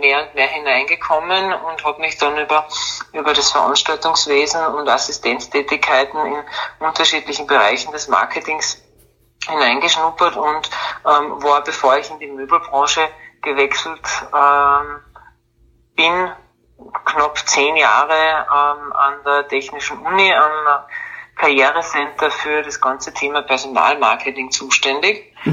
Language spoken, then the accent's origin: German; Zell am See, Salzburg, Austria; Ich komme ursprünglich aus Zell am See, das ist in Salzburg, habe dort im Tourismusverband begonnen zu arbeiten